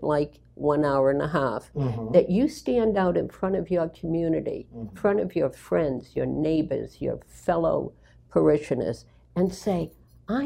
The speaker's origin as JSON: {"language": "English", "town": "Boston", "region": "Massachusetts", "country": "United States", "said": "and yes, I'm from Boston, marker."}